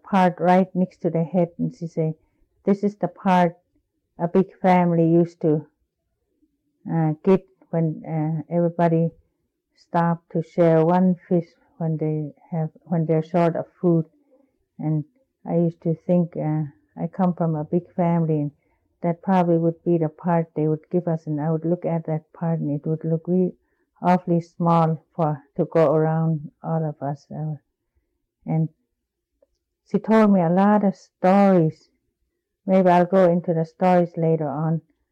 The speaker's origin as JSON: {"language": "English", "town": "Alatna", "region": "Alaska", "country": "United States", "tie": "born there", "first_language": "Inupiaq", "second_language": "English", "said": "I was born in Alatna."}